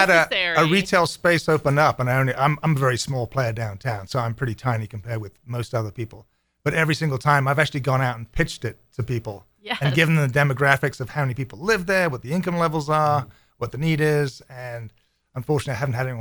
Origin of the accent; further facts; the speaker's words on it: London, United Kingdom; world-class that you'd be proud to see in Portland or London, my hometown, or anywhere like that.